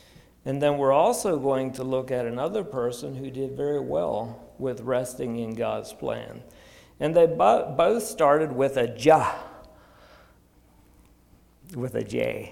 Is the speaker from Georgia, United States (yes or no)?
yes; Montezuma, Georgia, United States; So I grew up in Montezuma, Georgia, spent most of my life there, and I had a really good, came from a really good family